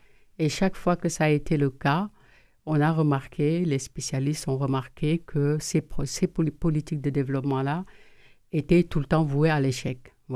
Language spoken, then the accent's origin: French; Senegal; Alors que je suis toute noire, c'est pas vraiment... Il y a une expression chez nous au Sénégal